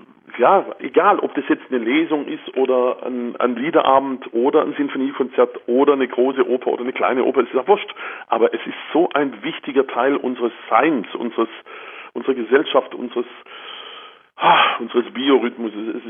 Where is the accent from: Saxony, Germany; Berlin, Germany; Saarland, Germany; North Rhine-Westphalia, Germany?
Saxony, Germany; Bautzen; bei uns in Bautzen, Kunewalde, Doberhahn, Kirchheim, Doberlug.